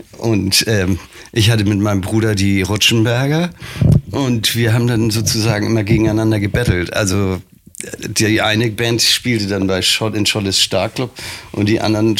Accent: Hamburg, Germany; born or raised there

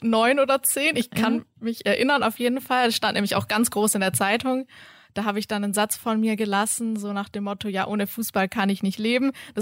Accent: Sindelfingen, Baden-Württemberg, Germany; Ja, also aufgewachsen, also born and raised in Sindelfingen tatsächlich, bis zum Abitur.

